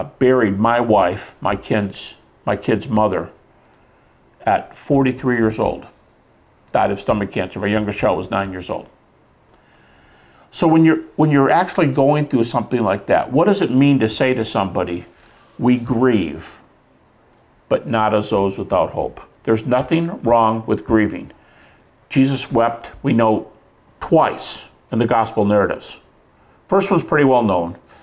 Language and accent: English; Detroit, Michigan, United States; I'm from Michigan, from Detroit.